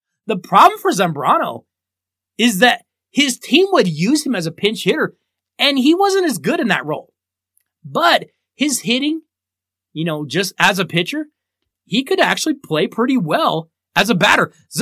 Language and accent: English; Colorado, United States; I mean, this guy actually played for my hometown Colorado Rockies